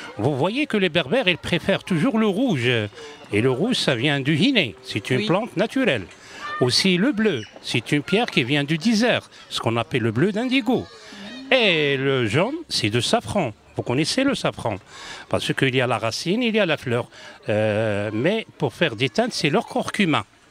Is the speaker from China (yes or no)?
no; Morocco; Si, par exemple, il y en a des gens qui ne peuvent pas venir au Maroc, alors on leur montre notre culture, notre tradition, notre artisanat.